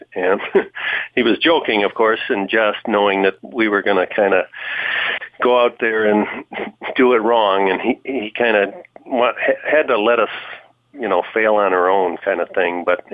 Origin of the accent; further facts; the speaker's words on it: St. Paul, Minnesota, United States; moved away as an adult; now in Wisconsin, United States; I hail from St. Paul, Minnesota. I grew up there for the first 25 years of my life